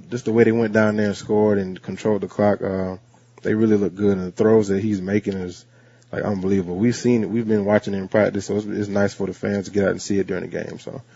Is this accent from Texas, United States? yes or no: no; Tampa, Florida, United States; right in my neighborhood where I grew up in the Claremont City area in Tampa, Florida.